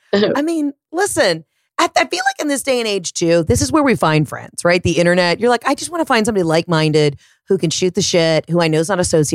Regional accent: United States; And I'm just stating that I'm an American and going to vote.

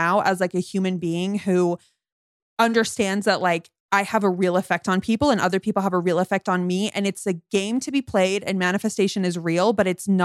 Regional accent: United States; born there; I was born in America, white, middle-class family, no disability, anything like that.

